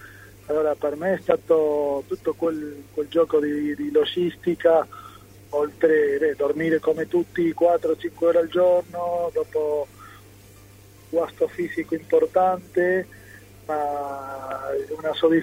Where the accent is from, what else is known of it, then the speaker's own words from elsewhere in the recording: Argentina; now in Italy; io sono d'origine italiano, mi trovo molto bene qui e la società con cui sono cresciuto in Argentina ha molti parametri in comune.